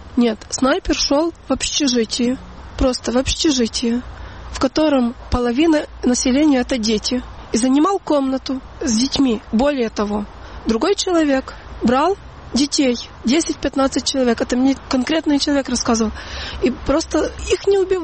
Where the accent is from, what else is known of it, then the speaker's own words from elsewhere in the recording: Zhovkva, Lviv Oblast, Ukraine; Я родилась в Жовкве. Это территория под Львовом. Это город.